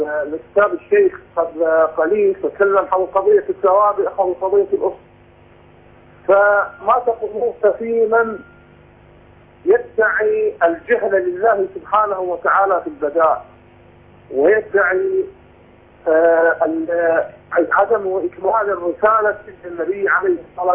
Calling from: Iraq; moved away as an adult; وأنا عراقي مقيم في الخارج،

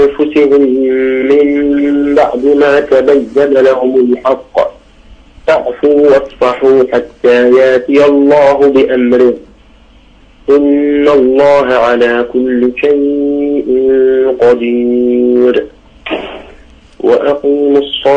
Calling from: Algeria; لخلل في الاتصالات عندنا في الجزائر

